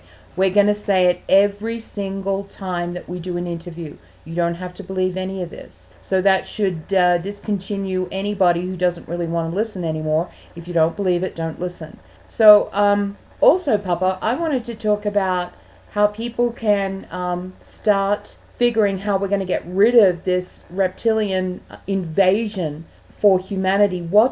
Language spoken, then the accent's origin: English; Australia; moved away as an adult; now in United States; I do want to say, though, as an Australian who has been legal resident in this country for 23 years, I came here to America because of your constitution